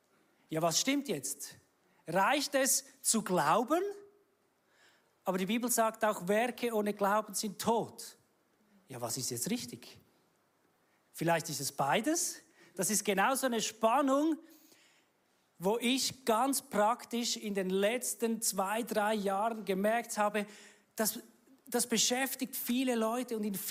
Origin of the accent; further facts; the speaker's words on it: Walenstadt, St. Gallen, Switzerland; also born or lived in Zürich; Ich bin aufgewachsen in Walenstadt, habe dann ein Auslandjahr gemacht oder 10 Jahre in Zürich.